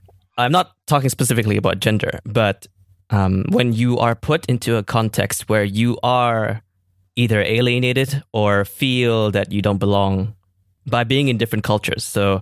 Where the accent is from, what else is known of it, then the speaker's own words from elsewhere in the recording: Malaysia; we were both not from Holland, we're not Dutch, right? Mm. You're Greek, I'm Malaysian, and we have lived in multiple cultures throughout our lives.